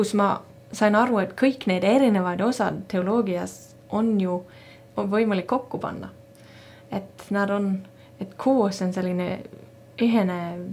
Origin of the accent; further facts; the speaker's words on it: Southern Norway, Norway; Estonian is a second language; mina alustasin tegelikult Lõuna-Norra seal minu kodulinnas.